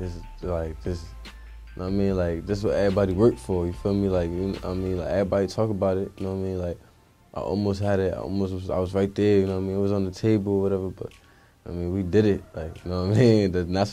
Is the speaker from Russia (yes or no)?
no; Paterson, New Jersey, United States; I'm from Paterson, New Jersey.